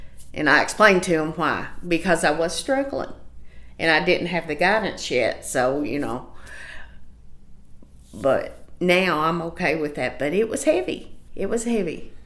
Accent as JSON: {"language": "English", "region": "Appalachia", "country": "United States", "said": "And we're Appalachian people, and we have very much, we're prideful."}